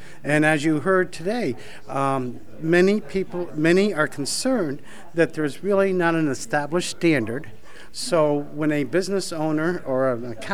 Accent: Gorham, New Hampshire, United States; Coas District 3. I'm from Gorham.

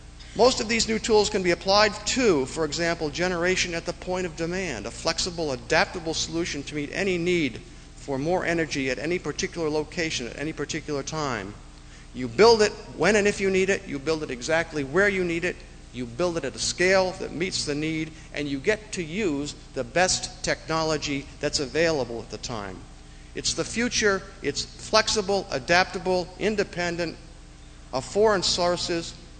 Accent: Plymouth, New Hampshire, United States; now in Pownall, Maine, United States; I live in Pownall, Maine, 783 Lawrence Road. I grew up here in Plymouth and Rumney, and I'm a property owner in Wentworth and Orford, and our family home is still here in Plymouth up on Old Hebron Road.

